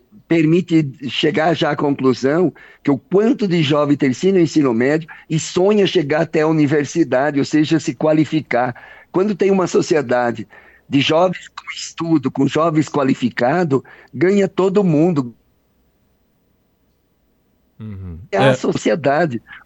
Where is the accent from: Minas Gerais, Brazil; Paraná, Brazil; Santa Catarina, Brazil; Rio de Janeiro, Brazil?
Santa Catarina, Brazil; como educador, como catarinense